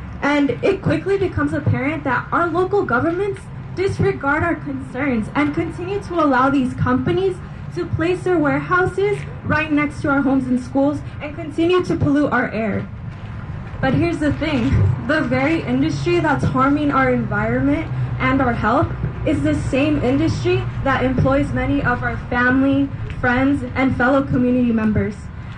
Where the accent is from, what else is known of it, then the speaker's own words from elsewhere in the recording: Jurupa Valley, California, United States; I'm from Jurupa Valley, and I'm an incoming first year at UC Santa Barbara.